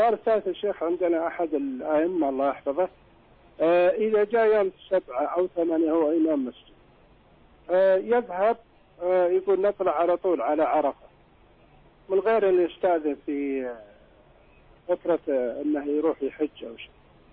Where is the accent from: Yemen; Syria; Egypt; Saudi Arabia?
Saudi Arabia; Eastern Province; أنا أصلا من أهل الشرقية وعندي دورة لمدة سنة في جدة